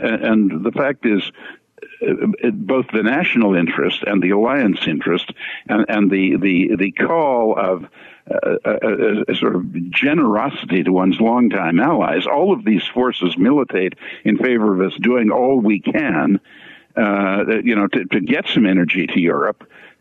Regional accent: Canada; So it's really terribly humbling to me as a Canadian

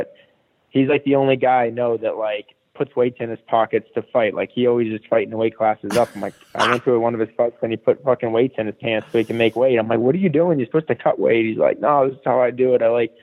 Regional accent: Boston, Massachusetts, United States; moved away as an adult; also born or lived in Providence, Rhode Island; Yeah, I grew up in Boston until I was 20. You know, I was in Boston until I was like 19. Then for 2 years, I went to Providence, Rhode Island, to go to culinary.

